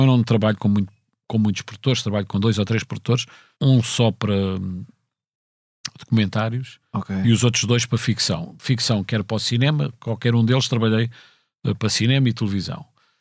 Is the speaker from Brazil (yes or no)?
no; Portugal; also born or lived in Sweden; eu tenho dupla nacionalidade, sou português e sueco, e portanto vivi todo o fim da minha vida teenage e início da minha vida adulta, vivi na Suécia